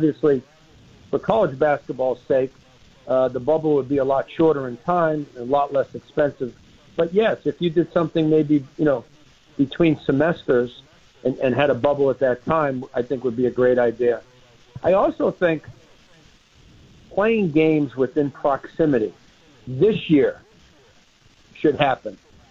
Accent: Boston, Massachusetts, United States; And I'm going with the Boston Celtics. My hometown team. But, yeah, it's my hometown team, guys. I grew up 5 minutes from the old Boston Garden

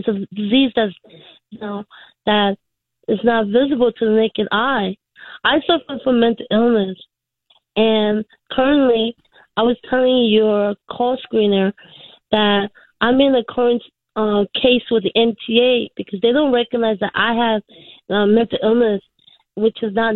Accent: Queens, New York, United States; I'm from Queens, and he was amazing.

